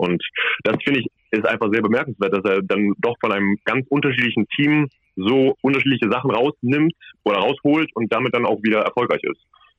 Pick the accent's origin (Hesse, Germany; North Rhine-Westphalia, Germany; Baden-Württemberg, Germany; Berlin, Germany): North Rhine-Westphalia, Germany; Cologne; Also ich komme ja aus Köln und so eine Reha im familiären Umfeld ist natürlich irgendwie angenehmer.